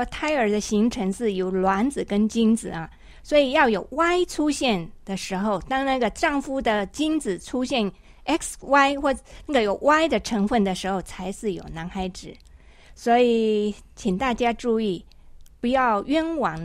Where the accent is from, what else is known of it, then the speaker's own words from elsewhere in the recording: China; 因为我们中国人我们在亚洲的很多很多人大家都很注重儿子